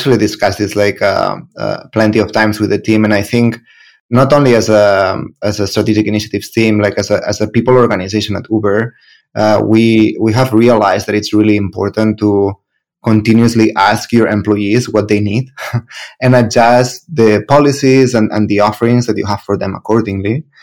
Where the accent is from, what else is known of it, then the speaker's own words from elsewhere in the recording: San Francisco, California, United States; moved away as an adult; also born or lived in Spain / Netherlands; I'm from San Francisco. I started around 15 years ago my career in recruitment as well. Started in recruitment on the agency side in Spain, and then later on moved to the Netherlands, where I spent 10 years of my career.